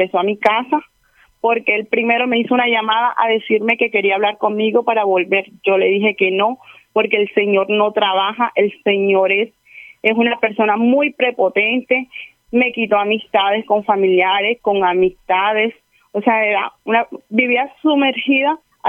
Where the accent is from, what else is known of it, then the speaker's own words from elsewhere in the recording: Candelaria, Atlántico, Colombia; Soy del municipio de Candelaria Atlántico.